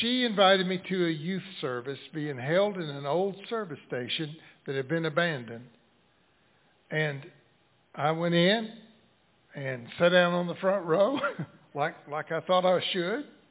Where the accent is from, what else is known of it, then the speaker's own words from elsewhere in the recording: Cullman, Alabama, United States; born there; But I was born in Cullman, Alabama, was an average, normal kind of teenage boy, and didn't go to church much.